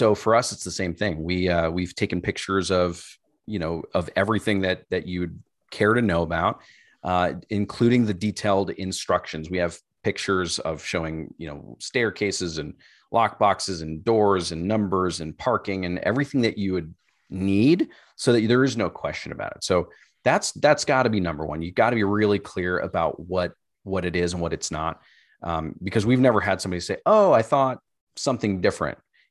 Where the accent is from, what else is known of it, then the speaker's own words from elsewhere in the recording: Chicago, Illinois, United States; I'm actually originally from Chicago